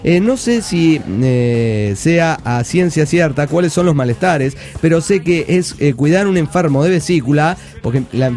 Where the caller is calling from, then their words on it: Montreal, Quebec, Canada; de Montreal, Canadá.